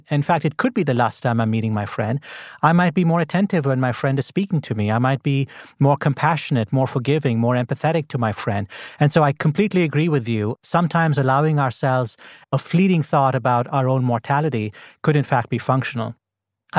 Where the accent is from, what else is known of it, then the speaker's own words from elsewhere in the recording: India; You know, I grew up in India, and one of the great Indian epics is the Mahabharata.